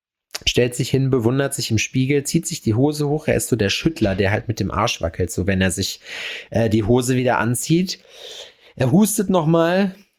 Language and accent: German; North Rhine-Westphalia, Germany; Also eigentlich müsste ich das ja wissen. Ich bin ja Westfale.